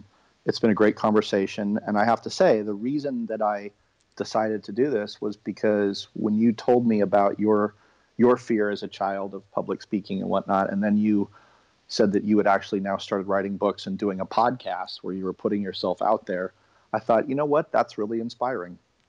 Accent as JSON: {"language": "English", "town": "Berkeley", "region": "California", "country": "United States", "tie": "born or raised there", "said": "And I grew up in the Bay Area in the Berkeley Hills on 3.5 acres with no neighbors."}